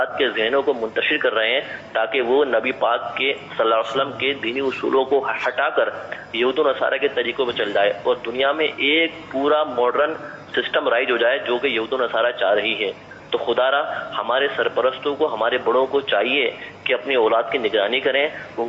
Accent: Karachi, Sindh, Pakistan; now in United Arab Emirates; عرض کر رہا ہوں متحدہ عرب امارات سے, میں کراچی کا رہنے والا ہوں.

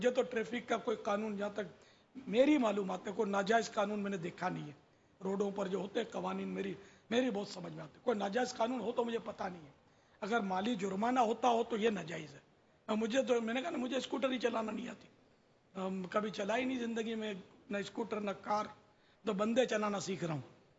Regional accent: Karachi, Sindh, Pakistan; میں یعنی کہ اس ملک میں پیدا ہوا ہوں, باب المدینہ میرا مولد یعنی جائے پیدائش ہے, میں اصل باشندہ کراچی کا ہوں. اگرچہ میرے ماں باپ مہاجر ہیں, وہ ہند سے وہ ہجرت کر کے تشریف لائی ہیں

